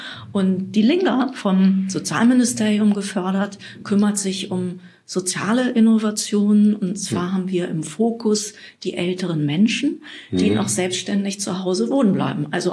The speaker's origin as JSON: {"language": "German", "town": "Dollbergen", "region": "Lower Saxony", "country": "Germany", "tie": "born or raised there", "said": "In Dollberg, meiner alten Heimat."}